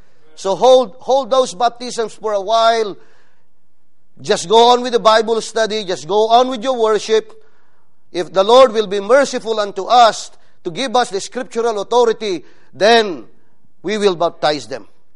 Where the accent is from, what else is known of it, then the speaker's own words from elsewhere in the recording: Philippines; I am a Filipino pastor.